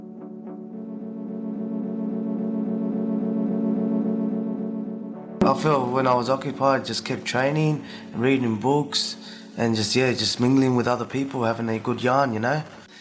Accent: Sydney, New South Wales, Australia; I'm from Inner West, Sydney.

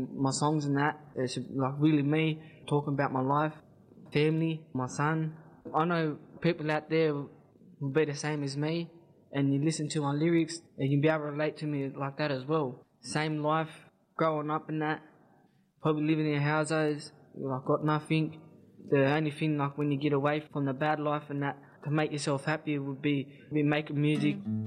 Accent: Penrith, New South Wales, Australia; I'm from Penrith, and I'm bringing you my story this week.

